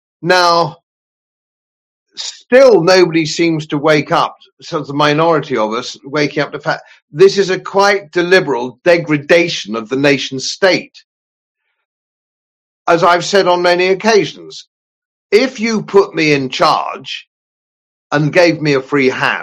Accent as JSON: {"language": "English", "region": "England", "country": "United Kingdom", "said": "They're rioting in Dublin at the moment, but of course we don't riot, no, because we're English, and we just hope that it won't come up Lime Grove."}